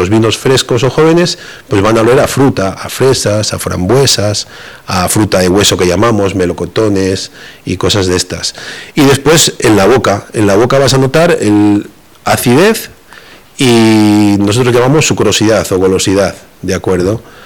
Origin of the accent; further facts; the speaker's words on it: Castile and León, Spain; vengo a mi tierra, a Tierra del Vino, o a Toro por aquí cerquita